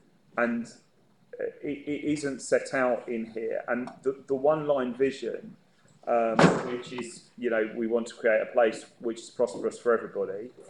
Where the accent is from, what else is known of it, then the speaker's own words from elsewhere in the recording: South East England, United Kingdom; You know, I come from Kent.